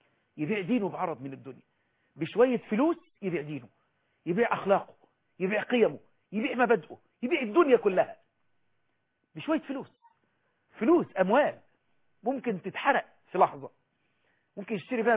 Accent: Egypt

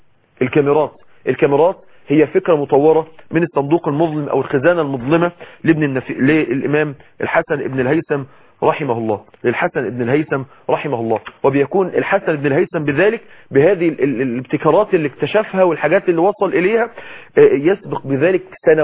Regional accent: Egypt; وما تنسوش حضارة الدم اللي اتكلم عنها للأسف اعلاميين عندنا في مصر.

